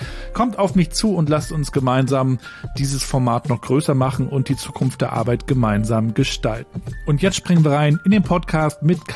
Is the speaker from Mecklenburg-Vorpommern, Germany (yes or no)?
yes; Mecklenburg-Vorpommern, Germany; Wobei das ja bei uns in Mecklenburg-Vorpommern gar nicht so verbreitet ist.